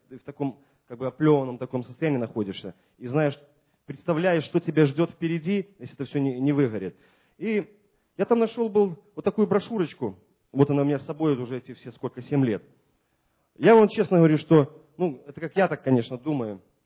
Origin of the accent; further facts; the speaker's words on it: Belarus; значит, я белорус, значит, потом поляк